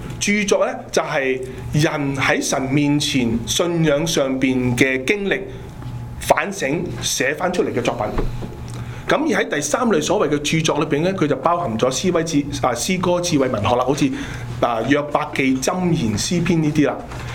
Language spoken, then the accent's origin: Cantonese; China; 可能唔係淨中國人嘅，不過我中國人係又係咁啦嚇